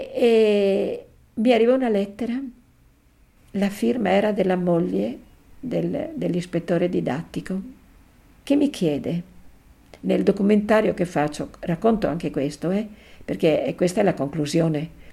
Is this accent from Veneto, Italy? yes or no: yes; Villa di Villa, Veneto, Italy; born there; io sono nata a Villa di Villa, perciò sono anche nata a Melno.